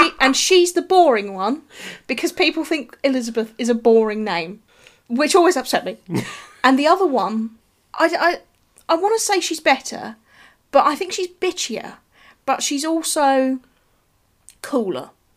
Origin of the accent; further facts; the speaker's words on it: United Kingdom; as a Brit, it's a kind of insight into this other world.